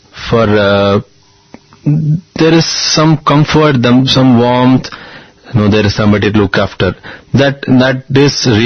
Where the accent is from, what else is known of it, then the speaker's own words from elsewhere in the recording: Chennai, Tamil Nadu, India; English is a second language; I was born and brought up in Chennai. I studied there till my 10th standard in the DAV school. And then I went to Bangalore to do my 11th and 12th in the Valley School, KFI.